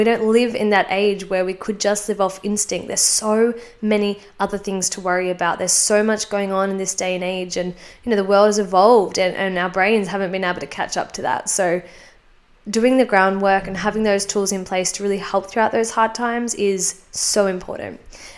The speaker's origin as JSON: {"language": "English", "country": "United States", "said": "Unfortunately, I'm from the United States. I live in California"}